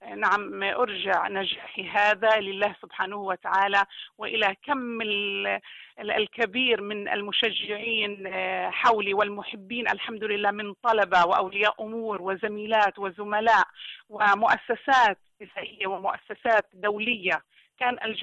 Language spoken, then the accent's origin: Arabic; Gaza Strip, Palestine; كفلسطينية عانت التحديات وتحدت الصعاب، فلسطينية من وسط الآلام، من وسط الحصار